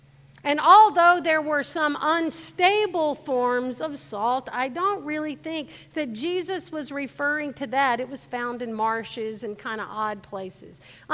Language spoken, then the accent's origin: English; Gulf Coast, United States; I mean, I grew up on the Gulf Coast.